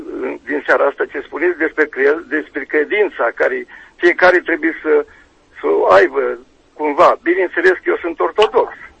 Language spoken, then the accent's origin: Romanian; Comănești, Bacău County, Romania; de la Comănești, Bacău.